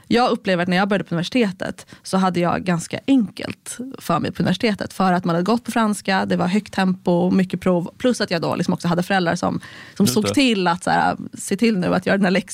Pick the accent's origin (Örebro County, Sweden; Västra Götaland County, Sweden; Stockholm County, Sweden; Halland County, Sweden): Stockholm County, Sweden; Järfälla; Jag är född och uppvuxen utanför Stockholm, i Järfälla. Min mamma är från Frankrike, min pappa är från Iran.